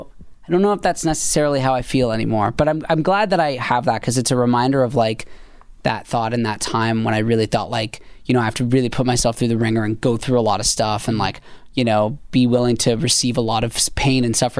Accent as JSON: {"language": "English", "country": "Canada", "said": "Because like I'm from Canada"}